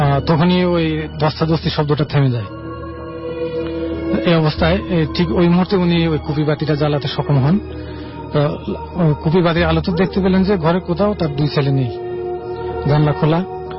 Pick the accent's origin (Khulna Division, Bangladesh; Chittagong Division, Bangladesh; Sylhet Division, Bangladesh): Sylhet Division, Bangladesh; Uttar Charhamu; now in Dhaka, Bangladesh; তো আমার গ্রামের বাড়ি হচ্ছে হবিগঞ্জ সদর উপজেলার উত্তর চরহামু গ্রামে।